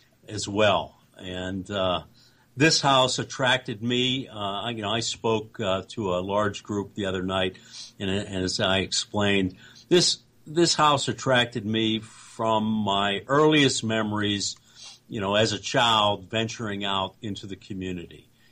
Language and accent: English; Brentwood, Pennsylvania, United States; I grew up in Pittsburgh, in the little town where I live now, which is a suburb, Brentwood. Graduated from one of the local universities here.